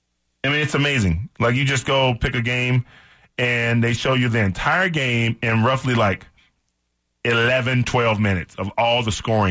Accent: Houston, Texas, United States; I grew up in Houston.

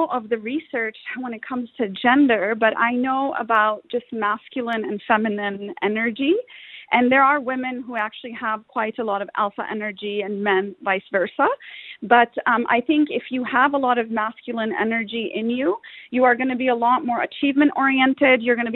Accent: Pakistan; I have to say Pakistan because I am from Pakistan.

